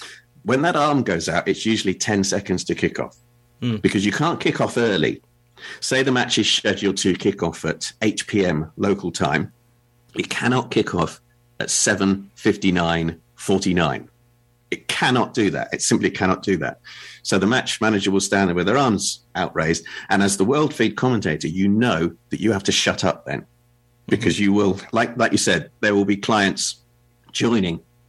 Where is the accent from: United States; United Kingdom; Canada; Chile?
United Kingdom; England; And as an Englishman, I'm thrilled with that.